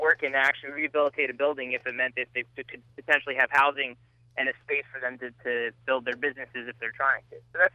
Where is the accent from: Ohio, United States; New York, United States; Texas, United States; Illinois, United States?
New York, United States; New Paltz; I'm really, I'm from New Paltz, so it's great to hear the progress that's happening at Poughkeepsie.